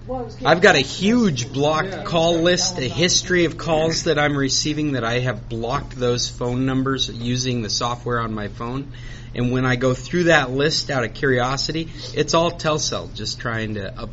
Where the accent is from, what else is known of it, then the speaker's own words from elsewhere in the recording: Alaska, United States; I'm from Alaska. We carry duct tape and gauze.